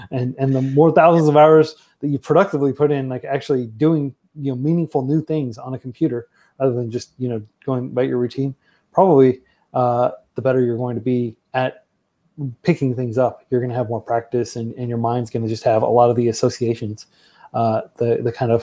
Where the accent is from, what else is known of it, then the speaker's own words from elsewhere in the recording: United States; like me growing up in the US